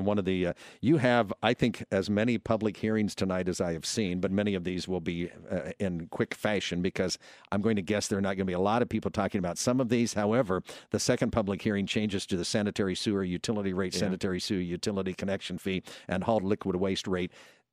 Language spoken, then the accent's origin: English; Missouri, United States; growing up in Missouri, it was a region.